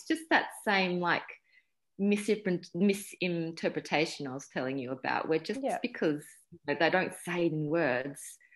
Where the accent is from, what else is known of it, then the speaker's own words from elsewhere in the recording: Australia; because I was raised in Australia for virtually all my life, so I consider myself quite Australian. But at the same time, I can't escape from that pull of my parents' culture and where I came from.